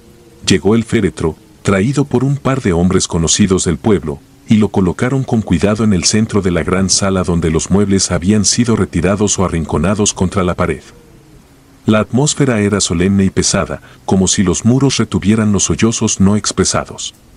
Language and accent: Spanish; Oaxaca, Mexico; soy de Oaxaca. Durante mi infancia viví siempre en la casa de mis abuelos, ubicada en un pequeño poblado donde las montañas recortan el horizonte y los caminos están hechos de tierra irregular.